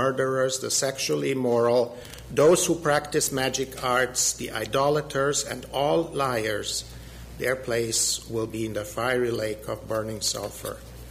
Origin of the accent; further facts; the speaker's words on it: Germany; English is a second language; now in United States; Because I am from Germany and I'm missionary to you here in the United States.